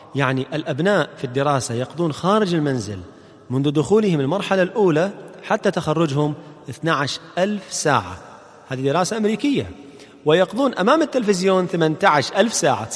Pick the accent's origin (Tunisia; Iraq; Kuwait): Kuwait; طبعا احنا في الكويت عندنا أحسن حال